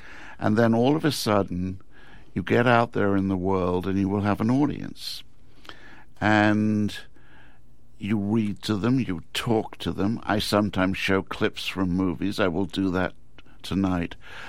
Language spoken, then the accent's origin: English; England, United Kingdom; you and I are of about the same age, and we're from England